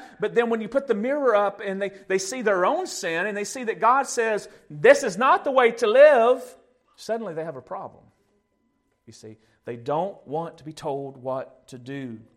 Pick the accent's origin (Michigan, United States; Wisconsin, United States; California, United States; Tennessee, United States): Tennessee, United States; Watertown; Shop Springs or my hometown, Watertown, or maybe Brush Creek over in DeKalb County, I mean, or really Smith County.